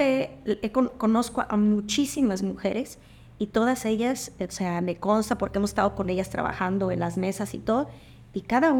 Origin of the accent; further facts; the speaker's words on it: Mexico City, Mexico; now in Cancún, Mexico; Soy de la Ciudad de México, con dos hijos